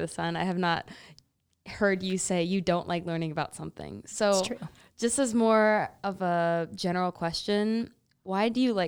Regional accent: Missouri, United States; I came from Missouri, and my high school, like, I'm not going to lie, it was probably 99% white.

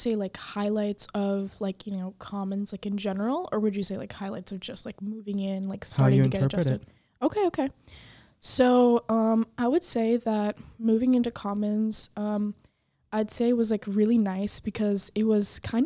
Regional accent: India; you know, I'm from India.

